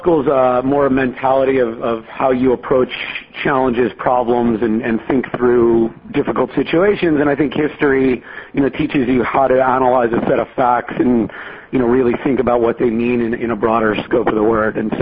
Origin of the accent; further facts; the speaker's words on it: Scarsdale, New York, United States; So I grew up outside of New York in Westchester, a town called Scarsdale. I was born in the city and lived out there for 18 years.